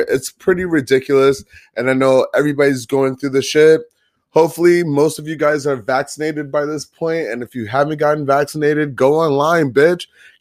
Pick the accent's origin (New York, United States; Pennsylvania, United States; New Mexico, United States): New York, United States; get my shit back together because, you know, I'm a New Yorker.